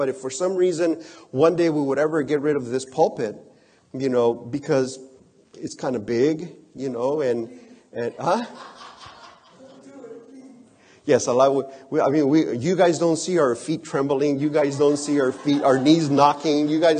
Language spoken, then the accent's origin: English; Mexico; English is a second language; I is from Mexico, and so I talk a little bit slower. So yes, I is. I am from Mexico.